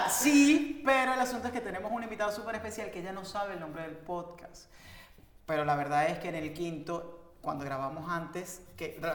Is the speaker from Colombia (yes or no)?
no; Venezuela; como pueden notar por nuestros acentos, nosotros nos criamos en Venezuela y en los pueblos en Venezuela